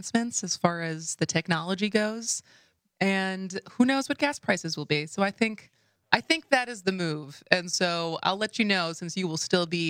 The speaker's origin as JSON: {"language": "English", "town": "Madison", "region": "Wisconsin", "country": "United States", "tie": "born or raised there", "said": "And our house growing up in Madison, our driveway was pretty steep and kind of curved."}